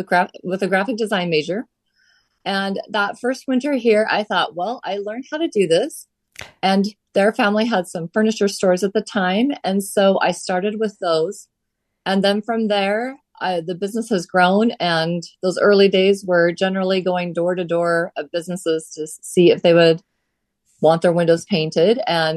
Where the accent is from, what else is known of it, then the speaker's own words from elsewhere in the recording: Las Vegas, Nevada, United States; I grew up in Las Vegas, and my grandma and aunts painted windows.